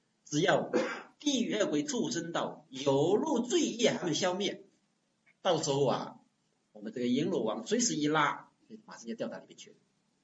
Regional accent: China; 但是我们中国人向来有句话怎么说的呀，不到黄河心不死，不进棺材不流泪。这个我们中国人本身又有这句话

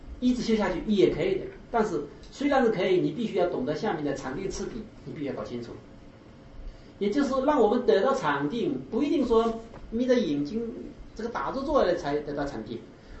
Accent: China; 我们中国人为什么这个不喜欢谈基础的东西呢？我们中国人就是喜欢高大上的东西。

